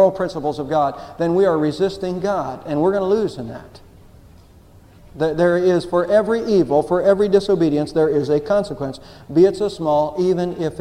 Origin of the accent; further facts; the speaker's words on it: Texas, United States; And sometimes we flaunt that in Texas, don't we? I'm a Texan.